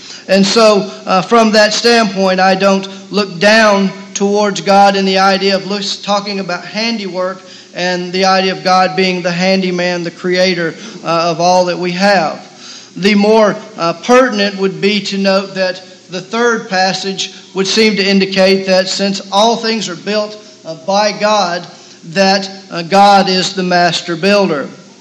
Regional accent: Memphis, Tennessee, United States; when I was growing up in the Memphis area, we all had these columns on our house.

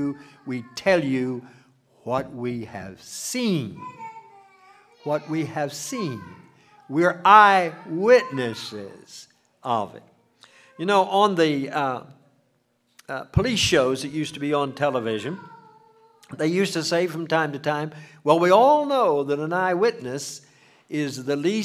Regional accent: Moundsville, West Virginia, United States; And I said, oh, I'm from a provincial little town south of Wheeling, West Virginia, called Moundsville.

